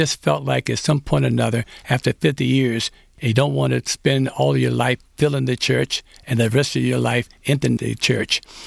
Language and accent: English; the South, United States; I grew up in the South, and I'm 81 years old.